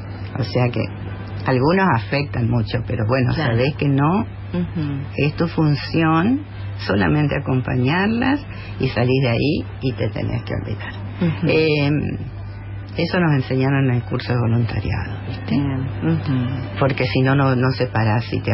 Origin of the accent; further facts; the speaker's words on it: San Francisco, Córdoba, Argentina; Y yo trabajé, vine de San Francisco de Córdoba y acá trabajé efectivamente 18 años.